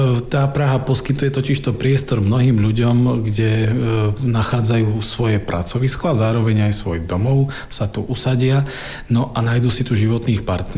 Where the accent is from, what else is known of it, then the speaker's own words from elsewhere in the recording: Prešov, Prešov Region, Slovakia; also born or lived in Kalinovo; now in Modra, Slovakia; Pochádzame s manželkou z Prešova.